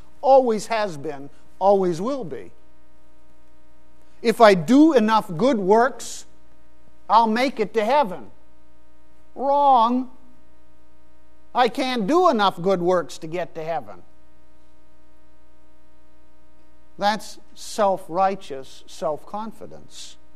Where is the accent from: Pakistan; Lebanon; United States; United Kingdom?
Pakistan; I know growing up in Pakistan